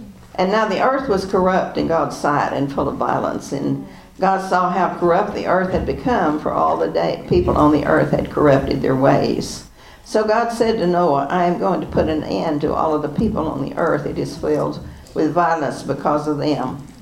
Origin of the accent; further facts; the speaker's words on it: Texas, United States; I was raised in the High Plains. There was no water anywhere on South Plains, Texas.